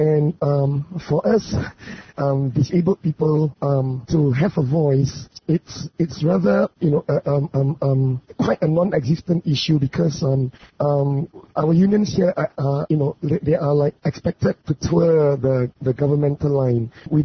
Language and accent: English; Singapore; I'm from Singapore.